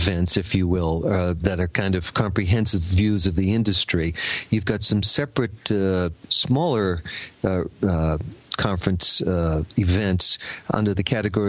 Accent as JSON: {"language": "English", "town": "Boston", "region": "Massachusetts", "country": "United States", "said": "Well, you know, I'm from Boston, but every chance I get, I head on up to Newburyport."}